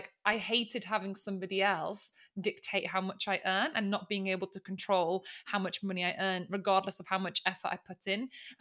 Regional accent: England, United Kingdom; also born or lived in Sicily, Italy; So I grew up in Sicily in Italy. And then I moved to England when I was about seven years old. And grew up in the north of England.

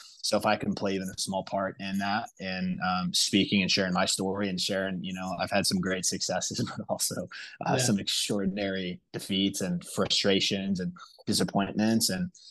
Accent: North Chicago, Illinois, United States; now in Idaho, United States; Well, so I live in Idaho now. I grew up in the Midwest, grew up in North Chicago.

